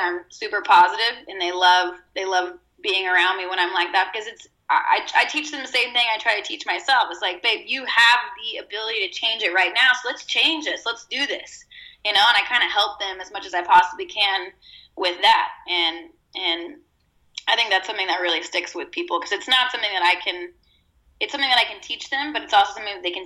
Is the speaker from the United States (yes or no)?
yes; Corpus Christi, Texas, United States; now in Austin, United States; Well, I grew up in Corpus Christi, Texas, so I grew up surfing there.